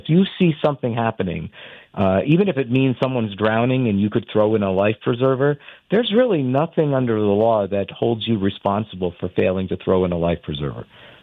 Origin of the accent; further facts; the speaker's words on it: New York, United States; I mean, I can tell you as a New Yorker